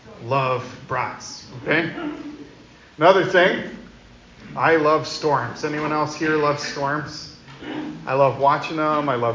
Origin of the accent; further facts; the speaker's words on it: Wisconsin, United States; I love bratwurst. I'm from Wisconsin. It's a staple food.